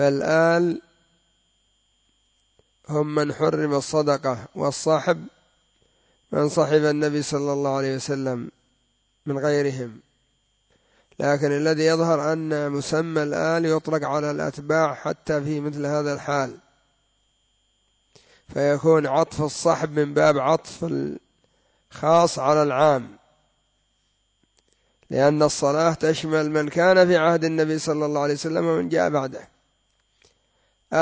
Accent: Yemen; عندنا في اليمن يسمون محمد بالعزي ويسمون علي بالجمالي ويسمون أحمد بالشهاب

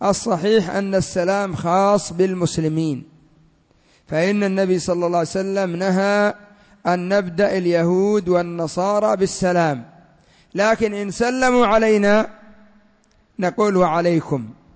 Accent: Yemen; عندنا في اليمن يطلقون على السلام المصافحة

